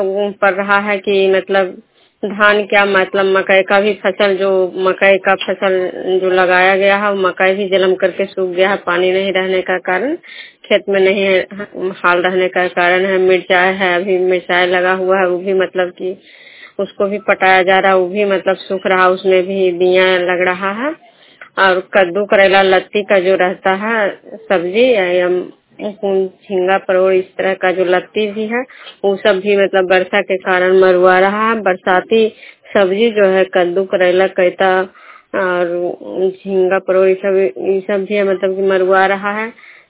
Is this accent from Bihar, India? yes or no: yes; Bihar, India